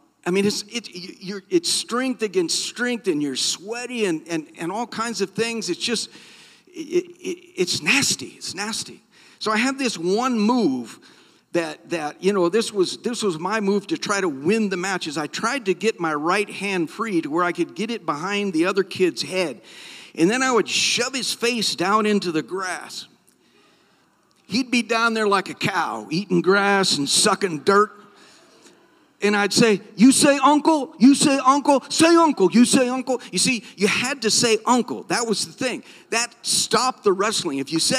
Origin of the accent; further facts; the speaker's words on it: Midwest, United States; All of my experience in wrestling is limited to my childhood growing up in the Midwest.